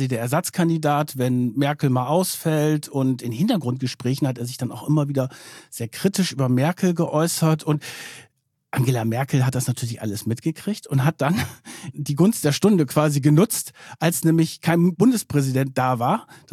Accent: Germany; Ich komme aus der Nähe von Bremen

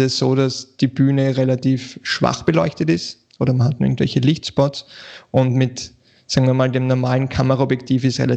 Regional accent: Vienna, Austria; ja, ich bin aus Wien, die Amis wissen wahrscheinlich nicht einmal, wo das ist

